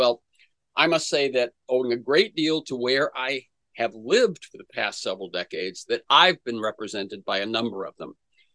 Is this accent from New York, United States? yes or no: no; Florida, United States; As a young teenager growing up in Florida before it went completely mad